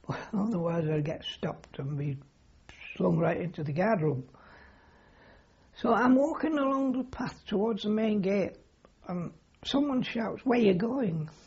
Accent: York, Yorkshire and the Humber, United Kingdom; Well, of course, they said to me, where are you from? You know, and I said, York. I didn't know whether they meant what garrison or what. But I said, York.

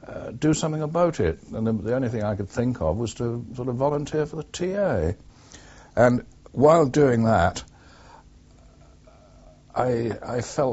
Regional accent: Croydon, London, United Kingdom; also born or lived in Norfolk; the 28th of August 1912, which makes me nearly 65 this year. I was brought up and educated in Croydon

